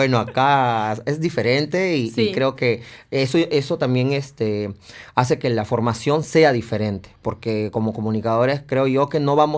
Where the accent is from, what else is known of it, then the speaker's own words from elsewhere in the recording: Peru; Somos tres músicos peruanos